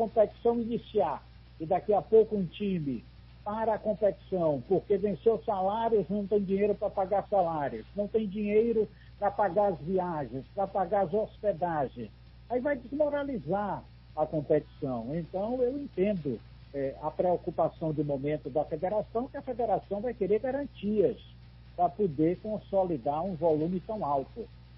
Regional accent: Itabuna, Bahia, Brazil; born there; eu nasci em Itabuna, eu sou filho de Itabuna e filho de Ilhéus também

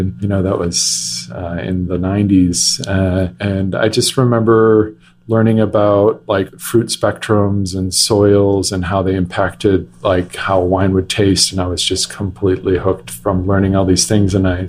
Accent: Michigan, United States; also born or lived in Italy / France / Germany; I was born in Italy, then we moved to France, and then Michigan for a good 10 years. Then I finished high school in an international school in Germany.

